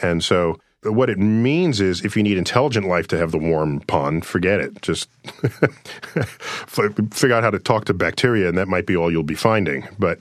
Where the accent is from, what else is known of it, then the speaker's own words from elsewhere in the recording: United States; And my big concern is, just as an American, that the rest of the world has discovered space.